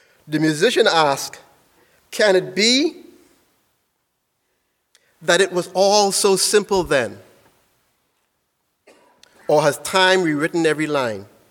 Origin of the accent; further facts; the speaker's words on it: Bahamas; growing up in the Bahamas